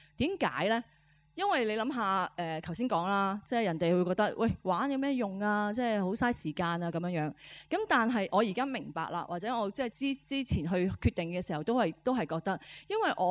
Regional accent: China; 如果我哋中國人啦，最遠古嘅遊戲係講緊啲咩嘢啊？

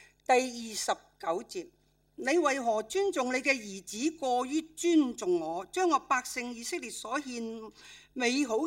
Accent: China; 我們用我們中國人所謂的貼地，無賴

